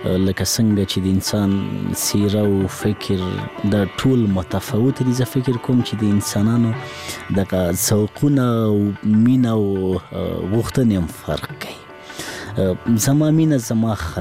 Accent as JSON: {"language": "Pashto", "region": "Laghman", "country": "Afghanistan", "tie": "born or raised there", "said": "زه په لغمان کې پیدا سویم په لغمان کې را لوی سویم خوانسی می په لغمان کې لوسته"}